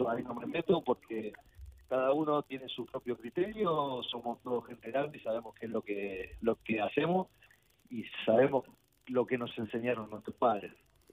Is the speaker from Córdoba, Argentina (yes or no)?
no; Florencio Varela, Buenos Aires Province, Argentina; Y yo nací, viví toda mi infancia en Varela, Florencio Varela, límite con Quilmes.